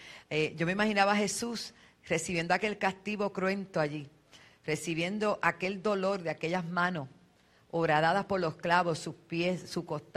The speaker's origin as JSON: {"language": "Spanish", "country": "Puerto Rico", "said": "Nosotros somos la mitad de Bayamón y la mitad de Toalta. Pero en fin, somos de Puerto Rico, gloria a Dios."}